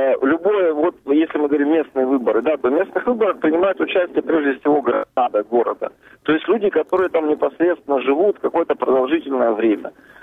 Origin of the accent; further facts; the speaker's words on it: Donetsk, Donetsk Oblast, Ukraine; now in Kyiv, Ukraine; террористов, которые захватили Донецк, собственно, мой родной город, да.